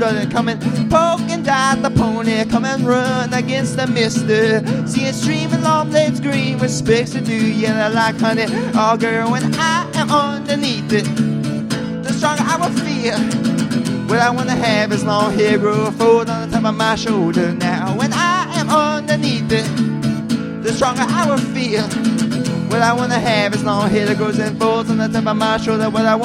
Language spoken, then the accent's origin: English; Rockville, Maryland, United States; also born or lived in Washington, D.C.; I was born in D.C., grew